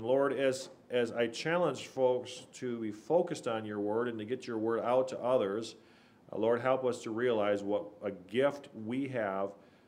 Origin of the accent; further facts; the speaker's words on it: Wisconsin, United States; they assumed because I was from Wisconsin, I must know how to milk a cow.